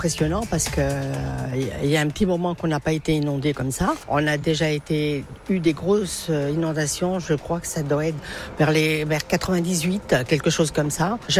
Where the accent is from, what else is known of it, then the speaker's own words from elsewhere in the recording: Feyzin, Auvergne-Rhône-Alpes, France; Quand on voit des villages inondés, tout le monde s'entraide et que chez nous, à Fézin, il n'y en a pas beaucoup.